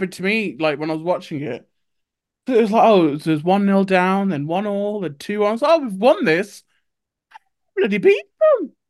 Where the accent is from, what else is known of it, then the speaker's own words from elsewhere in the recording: Wolverhampton, West Midlands, United Kingdom; I mean, I'm from Wolverhampton. I do like to support the boys.